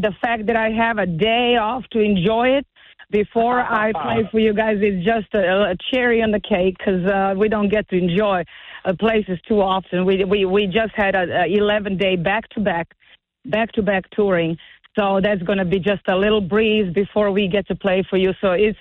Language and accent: English; Serbia; Although I grew up in Serbia, this is my DNA.